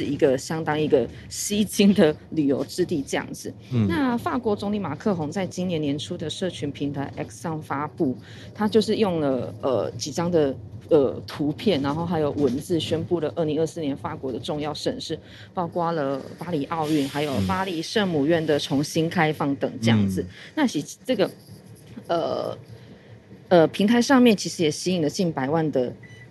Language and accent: Chinese; Taiwan; 那也期待就是我们台湾人够把我们的热情给带出去这样子